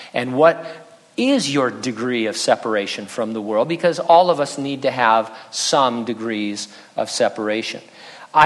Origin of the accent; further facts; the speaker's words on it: San Bernardino, California, United States; also born or lived in Riverside / Running Springs; But San Bernardino, that's my hometown.